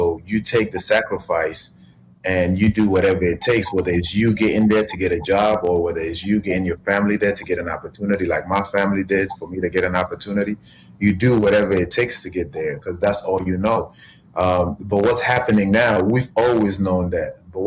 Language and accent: English; Egypt; also born or lived in South Sudan; now in United States; So at the time, I was born in Sudan, which is South Sudan now. Because of the civil war, my family fled to Egypt. Became a refugee in Egypt. Grew up in Egypt. Spent about 5 years in Egypt.